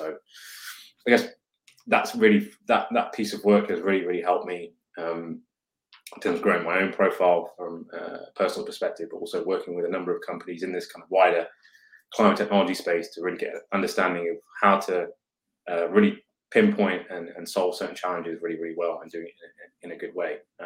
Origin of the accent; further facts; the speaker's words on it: Coventry, West Midlands, United Kingdom; So I grew up in the Midlands. So I'm from Coventry.